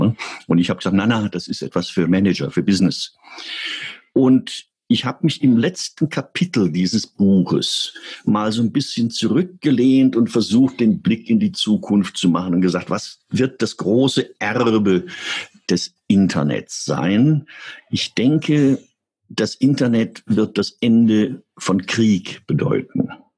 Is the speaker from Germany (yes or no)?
no; United States; German is a second language; ich bin Amerikaner und wir Amerikaner haben ein anderes Verhältnis zur Meinungsfreiheit.